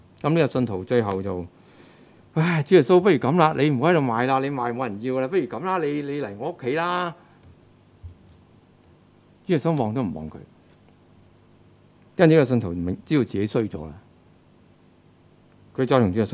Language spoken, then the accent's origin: Chinese; China; 靈修讀經不是好像我們中國人那樣想